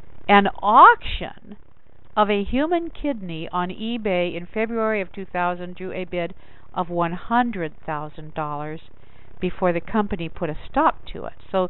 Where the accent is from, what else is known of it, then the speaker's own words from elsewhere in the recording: Glendale, California, United States; since I come from Glendale, and there's just a huge furor over the Armenian Holocaust